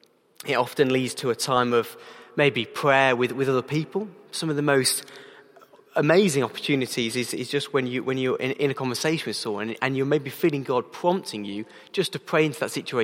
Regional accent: England, United Kingdom; Becky, you know, we're English. We don't speak French and whatever, you know.

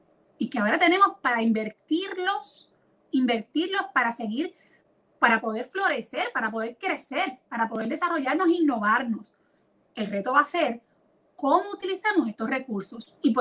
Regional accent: Puerto Rico; que quiero que se desarrollen en mi país, que quiero que tengan oportunidades de trabajo, que tengan calidad de vida, que puedan formar familia, que no se tengan que desmembrar las familias puertorriqueñas entre los que se quedan aquí, los que se tienen que ir.

